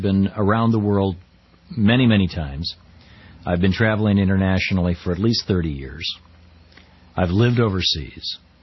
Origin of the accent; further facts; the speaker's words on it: United States; I was welcomed, embraced as an American.